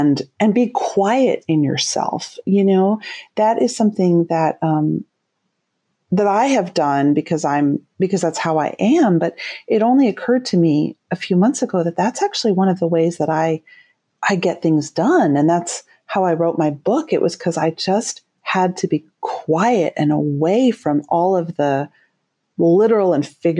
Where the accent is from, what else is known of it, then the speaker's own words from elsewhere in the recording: New York City, New York, United States; I grew up in the opposite. I grew up in New York City Jewish culture where everyone lives at their therapist.